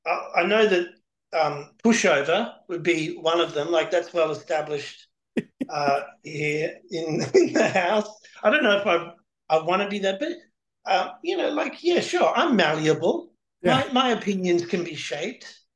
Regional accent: Brisbane, Queensland, Australia; born there; I was born in Brisbane, and there's a beach about an hour and a half away called Caloundra. So probably there, probably near where I was born

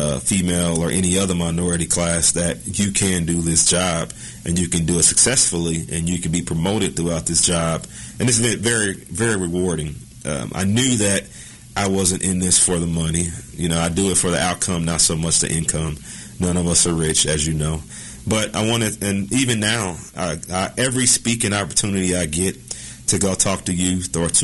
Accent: Kansas City, Missouri, United States; I'm born and raised in Kansas City.

